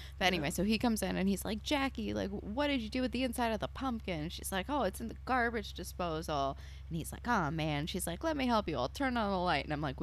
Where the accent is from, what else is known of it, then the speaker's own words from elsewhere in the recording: New Jersey, United States; where I grew up in Jersey, like, we had like an Elks Lodge and stuff.